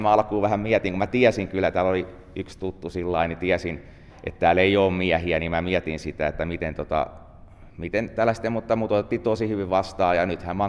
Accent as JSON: {"language": "Finnish", "town": "Tampere", "region": "Pirkanmaa", "country": "Finland", "said": "Joo, ei. Mä oon Tampereelta lähtöisin"}